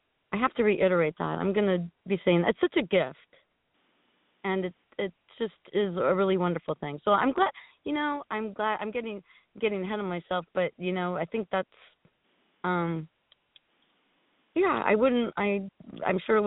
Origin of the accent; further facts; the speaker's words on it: Salinas, California, United States; I grew up in Salinas, and I went to a Catholic school